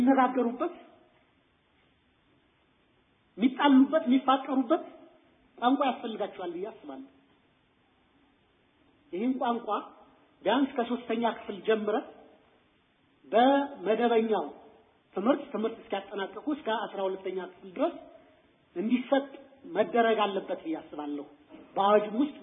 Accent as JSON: {"language": "Amharic", "region": "Amhara", "country": "Ethiopia", "said": "እኔ አማራ ስለሆንኩ አይደለም ይሄን የምናገረው።"}